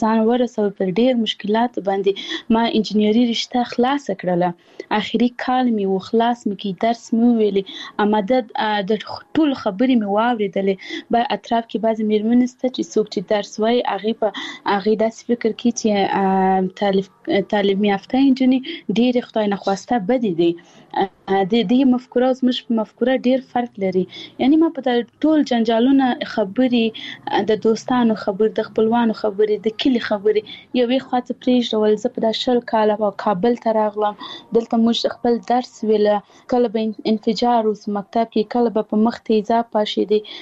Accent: Paktia, Afghanistan; اول زه خپل خپل د پکتیا ولایت یم، زه د وکیلی یم

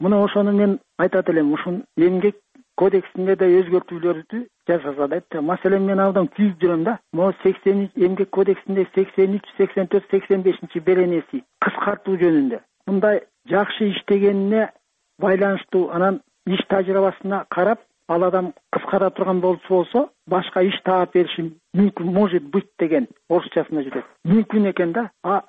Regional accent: Bishkek, Kyrgyzstan; Бишкектен болом да.

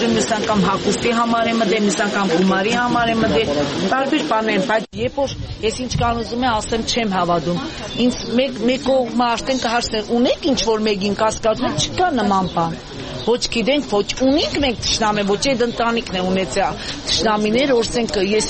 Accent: Gyumri, Shirak, Armenia; Գյումրիի բնակիչ եմ, իծանե գյումրեցի եմ ես

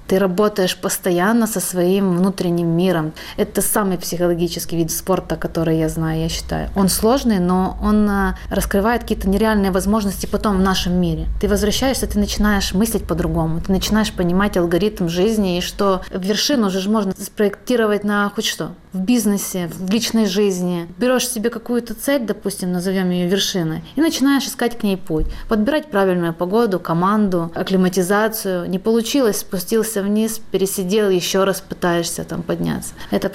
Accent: Zakarpattia Oblast, Ukraine; Хотя я росла в Закарпатье.

